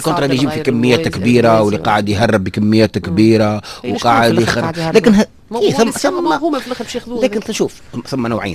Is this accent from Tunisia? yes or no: yes; Tunisia; لكن احنا شوف احنا في تونس احنا في تونس معترفين به